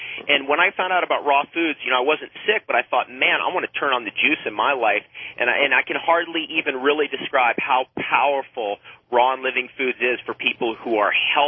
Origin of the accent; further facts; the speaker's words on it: United States; now in Ontario, Canada; I have a place here in Ontario, Canada, even though I'm an American.